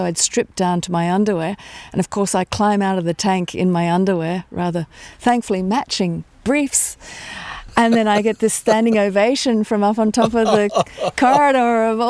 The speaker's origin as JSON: {"language": "English", "country": "Australia", "said": "being an Australian, we'll basically drink anything that's got alcohol"}